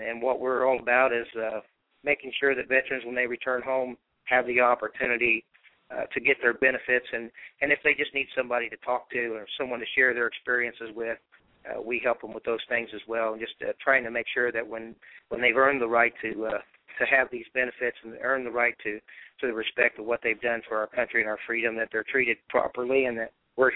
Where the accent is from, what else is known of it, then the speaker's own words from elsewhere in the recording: United States; Well, it's actually German, but I am truly an American and proud of that heritage.